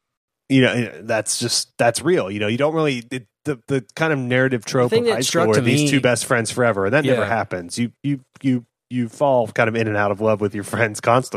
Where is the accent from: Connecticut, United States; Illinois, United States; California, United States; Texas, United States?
Texas, United States; Fort Worth; By the way, we grew up in Fort Worth.